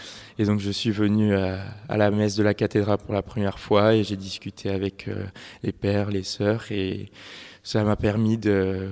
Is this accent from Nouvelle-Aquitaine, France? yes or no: yes; Nouvelle-Aquitaine, France; donc je viens d'une petite ville à côté de Bordeaux. Je suis l'aîné d'une fratrie de 4 garçons.